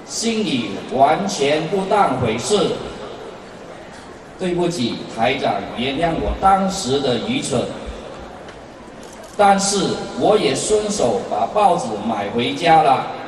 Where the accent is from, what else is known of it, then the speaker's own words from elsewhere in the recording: Sabah, Malaysia; 我是来自马来西亚沙巴州的